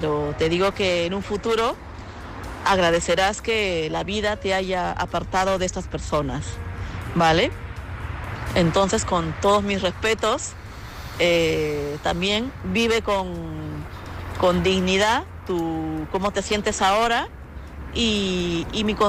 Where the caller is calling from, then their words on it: Madrid, Community of Madrid, Spain; de Madrid.